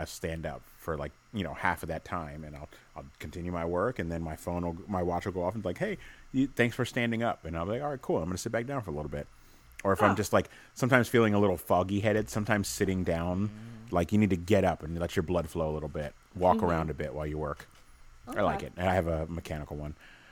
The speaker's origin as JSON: {"language": "English", "region": "California", "country": "United States", "said": "I'm from the Bay Area. The Yay Area."}